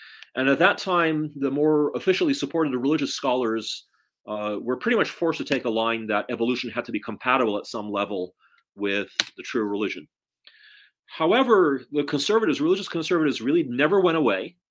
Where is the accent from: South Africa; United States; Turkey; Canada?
Turkey; I come from Turkey